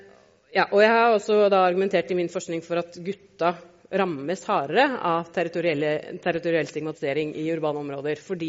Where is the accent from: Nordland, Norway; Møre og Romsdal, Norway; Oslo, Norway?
Oslo, Norway; Furuset; så spør noen hvor kommer du fra, så sier du Furuset